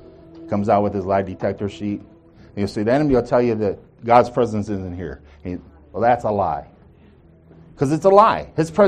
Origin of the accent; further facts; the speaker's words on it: Ireland; And for me, it's just in my nature, being Irish, to be stubborn.